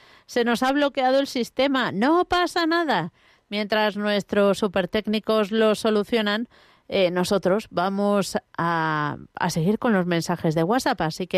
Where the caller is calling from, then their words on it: Region of Murcia, Spain; Un saludo y un beso enorme desde Murcia.